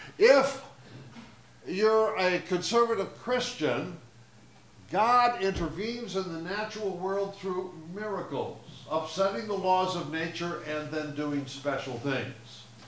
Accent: Berkeley, California, United States; Well, I come from Berkeley

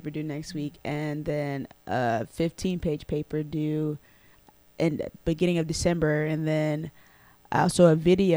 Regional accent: Texas, United States; Even though I'm from Texas, I don't like the Cowboys or the Mavericks.

